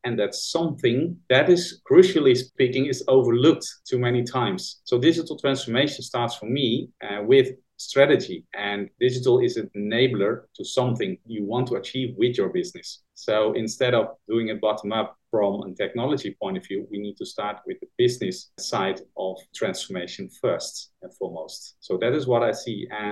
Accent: Netherlands; now in Kuala Lumpur, Malaysia; I'm originally from Netherlands, based in Kuala Lumpur, Malaysia.

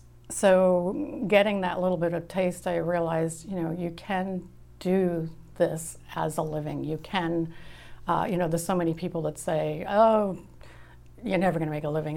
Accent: Scituate, Massachusetts, United States; I grew up in Scituate.

